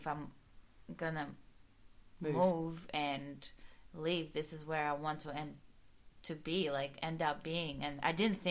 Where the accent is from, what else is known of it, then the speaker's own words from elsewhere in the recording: Russia; English is a second language; moved away; Like, I came from Russia, like, I just got my residency.